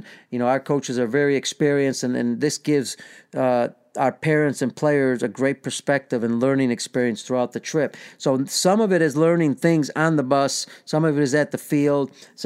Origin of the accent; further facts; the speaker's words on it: United States; as an American going overseas, obviously everybody's trying to beat you